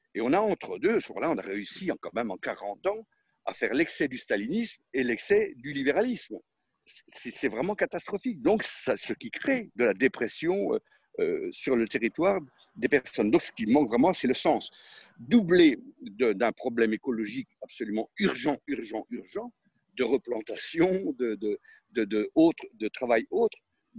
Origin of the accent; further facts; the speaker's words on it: Pays de la Loire, France; enfin, en tout cas nous, chez nous, en Maine-et-Loire